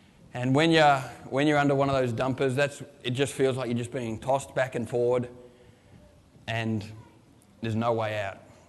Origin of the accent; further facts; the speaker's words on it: Yeppoon, Queensland, Australia; we're from Yeppoon, you know, if we get a swell coming in this high, we've got our surfboards and the roof racks and we're heading out